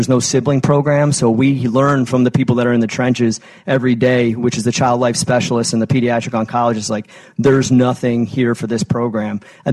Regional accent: New Jersey, United States; But I grew up in New Jersey, and I went to the U.S. Merchant Marine Academy, and I got my commission from there.

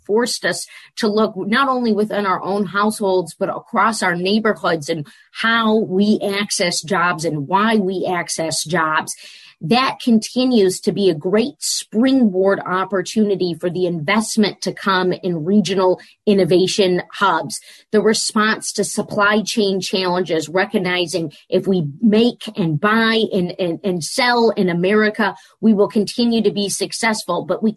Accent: Michigan, United States; this is what we have shown time and time again in my home state of Michigan

